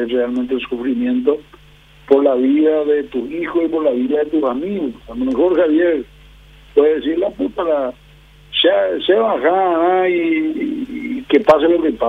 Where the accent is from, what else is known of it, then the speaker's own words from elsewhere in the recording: Paraguay; seguir siendo paraguayos normales, que quieren vivir su día a día de una manera tranquila